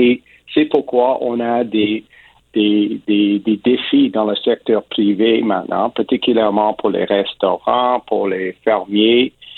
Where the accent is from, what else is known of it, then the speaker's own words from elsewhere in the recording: Ontario, Canada; first language English; French is a second language; also born or lived in Quebec; Je suis un anglophone d'Ontario. Je suis né au Québec, mais je suis un anglo.